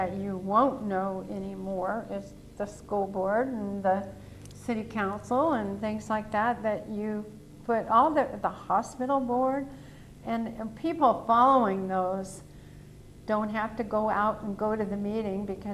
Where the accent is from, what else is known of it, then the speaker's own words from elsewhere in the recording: Fort Bragg, California, United States; But I grew up in Fort Bragg, and I had Mrs. Amack for a high school teacher